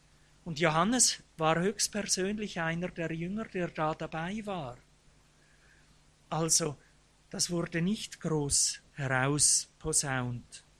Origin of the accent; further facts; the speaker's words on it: Vorarlberg, Austria; Ich war ein Schweizer Grenzgänger, wie es sich so richtig gehört für einen Vorarlberger.